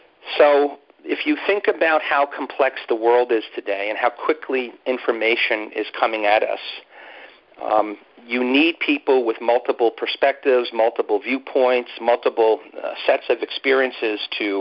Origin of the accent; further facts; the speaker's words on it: New York City, New York, United States; now in Boston, United States; I'm from New York City. I was born